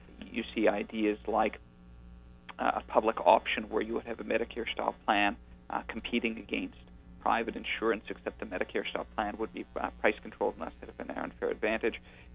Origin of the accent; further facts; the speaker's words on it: Canada; now in United States; I was born and raised in Canada. I have a medical license there, as I do in the United States.